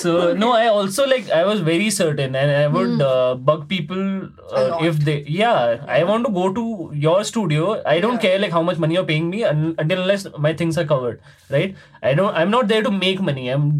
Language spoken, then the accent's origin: English; Rajasthan, India; And I'm originally from Rajasthan. So when I get back to the soil, I'll be like, okay, this is, you know, home.